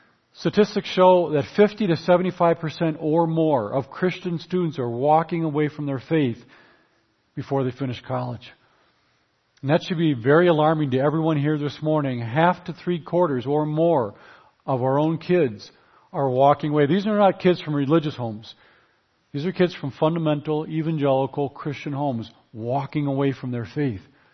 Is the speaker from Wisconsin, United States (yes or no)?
yes; Wisconsin, United States; But I did mention that I'm from Wisconsin. It's a real state. We love our cheese and our Packers